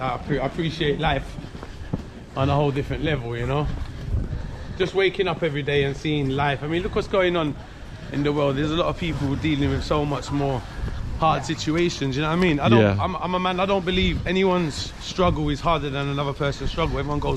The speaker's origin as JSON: {"language": "English", "region": "London", "country": "United Kingdom", "tie": "born or raised there", "said": "Where I originally grew up in Stoke Newton, Clapton."}